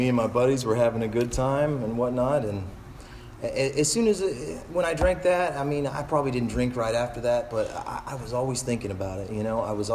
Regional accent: Oklahoma City, Oklahoma, United States; So I grew up in Oklahoma City.

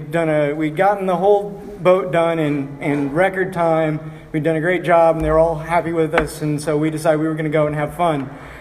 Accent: Kansas, United States; drive to Missouri because their liquor stores were open later because I grew up in Kansas

